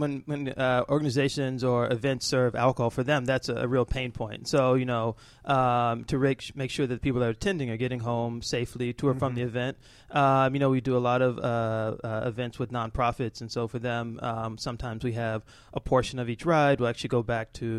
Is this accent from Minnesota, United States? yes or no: no; Atlanta, Georgia, United States; you know, I'm originally from Atlanta, and I come back, I haven't had a car in 15 years.